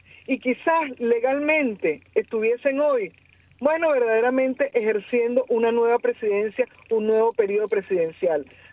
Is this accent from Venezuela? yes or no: yes; Venezuela; a mí me pasa como venezolana